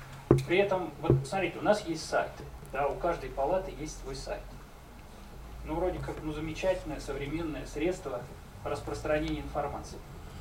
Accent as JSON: {"language": "Russian", "region": "Saint Petersburg", "country": "Russia", "said": "Это не потому, что мы из Питера."}